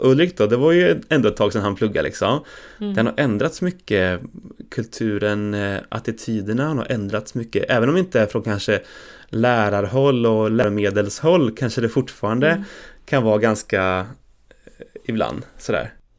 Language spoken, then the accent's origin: Swedish; Norrköping, Östergötland, Sweden; jag växte upp i Norrköping och i Norrköping fanns det säkert färre kristna i min ålder än det fanns i Tranås för dig.